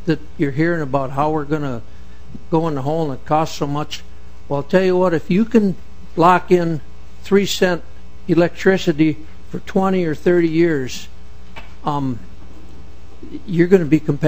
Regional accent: Minnesota, United States; I'm from Southwest Minnesota, here with my wife, Kathy.

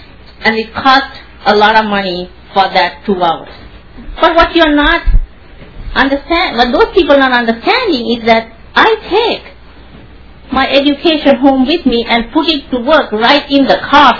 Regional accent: Sri Lanka; now in St. Paul, United States; I grew up in Sri Lanka, there

